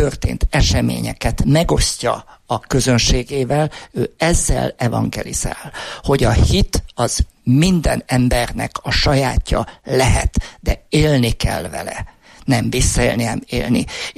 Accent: Berehove, Zakarpattia Oblast, Ukraine; jómagam Beregszászi vagyok

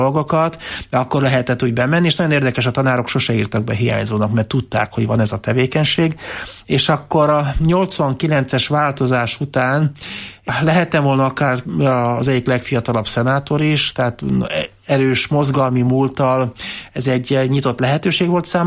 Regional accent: Transylvania, Romania; moved away as an adult; now in Hungary; Tehát engem 1990-ben vettek fel, de akkor még Erdélyből jöttem tanulni, és román állampolgár minősültem

